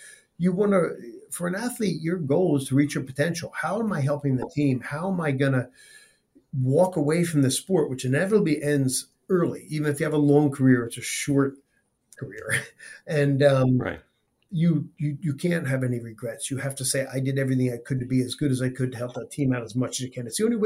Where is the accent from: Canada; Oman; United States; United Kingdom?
United States; Philadelphia, Pennsylvania; I grew up in Philadelphia.